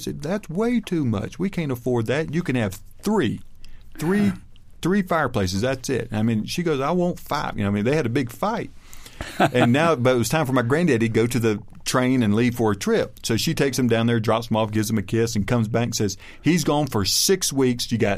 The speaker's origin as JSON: {"language": "English", "region": "North Carolina", "country": "United States", "said": "well, we're from the same neck of the woods. You know, we're from North Carolina."}